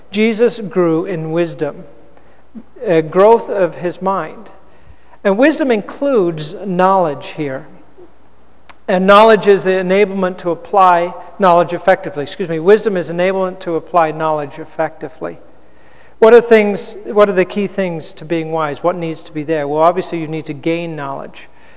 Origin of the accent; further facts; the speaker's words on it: England, United Kingdom; I grew up in England, and when you're 11 years old